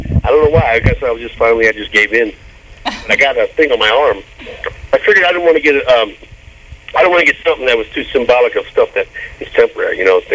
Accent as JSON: {"language": "English", "region": "Texas", "country": "United States", "said": "I'm from Texas. I love Texas. I really do."}